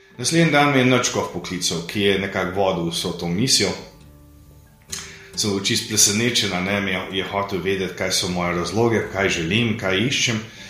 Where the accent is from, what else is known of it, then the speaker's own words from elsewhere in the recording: Cleveland, Ohio, United States; jaz sem v tej družini zrastel. Sem se rodil v Clevelandu pred 53 leti. Živeli smo zelo, bi rekel, tradicionalno slovensko življenje, glede naše religije, naše vere